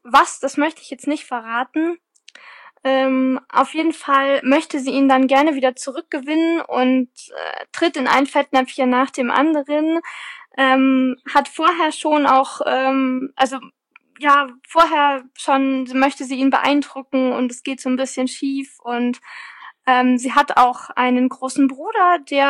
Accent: Freising, Bavaria, Germany; das Buch hat ja in meiner oder spielt ja in meiner Heimatstadt Freising

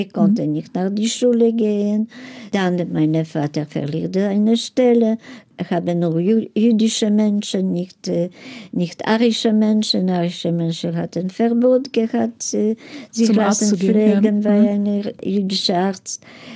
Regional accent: Poland; ich bin ein Polin, weil meine Eltern sind geboren Polen, ich bin geboren Polen, Großeltern in Polen, also bin ich eine Polin.

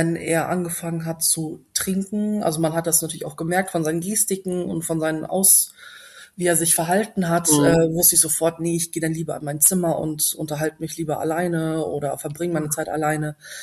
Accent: Lower Saxony, Germany; Ich habe noch einen älteren Bruder, 4 Jahre älter, und wir sind in so einem kleinen Dörflein aufgewachsen im Emsland, also hohem Norden

